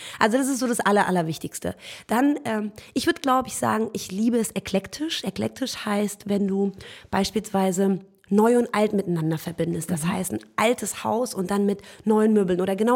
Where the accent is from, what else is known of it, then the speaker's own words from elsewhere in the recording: Germany; ich bin Deutsche und Iranerin aus den Wurzeln